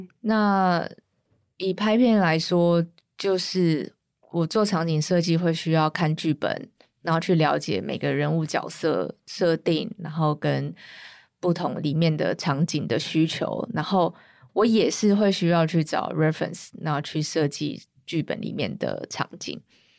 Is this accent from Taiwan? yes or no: yes; Taiwan; 因为毕竟我身为台湾人，还自己创业一定要在台湾这个土地